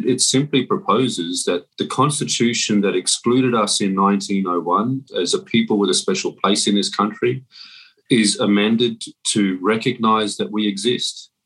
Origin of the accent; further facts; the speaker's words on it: Darwin, Northern Territory, Australia; Well, I grew up in Darwin. On Larrakia country, always a very, very quiet kid.